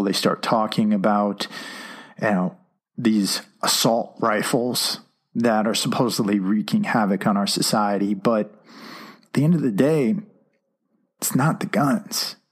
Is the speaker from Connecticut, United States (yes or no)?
yes; Norwalk, Connecticut, United States; A kid from my hometown, Norwalk, Connecticut